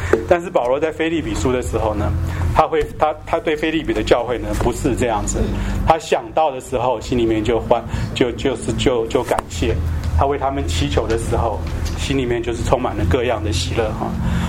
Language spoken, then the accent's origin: Chinese; China; 那通常在我们中国人在写信的时候呢，最后都是说哦。